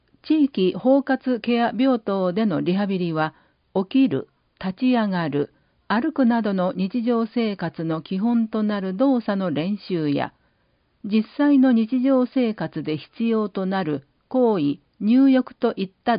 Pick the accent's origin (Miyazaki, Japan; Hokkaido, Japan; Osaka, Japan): Osaka, Japan; 私の出身地は大阪府で、